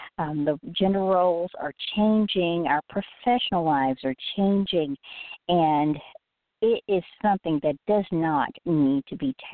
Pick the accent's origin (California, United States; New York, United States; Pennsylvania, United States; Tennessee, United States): Tennessee, United States; Memphis; and the Cleopatra Memphis for my hometown, Memphis, Tennessee.